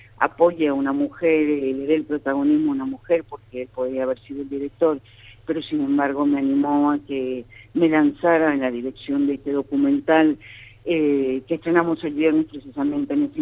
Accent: Santiago del Estero, Argentina; cuando uno se va de aquí, ¿no?, se autoexilia porque no ha tenido oportunidades en Santiago del Estero, pero fíjate, a la vuelta de la vida vuelvo otra vez, me reconcilio con mi tierra

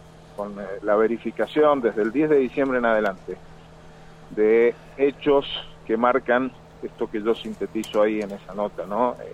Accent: Argentina; Como argentino, como malvinero

